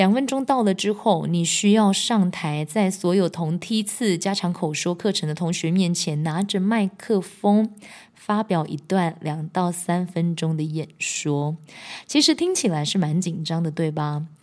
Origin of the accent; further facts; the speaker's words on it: Taiwan; 我一个台湾人带一个日本人在宿务去唱韩式的 KTV，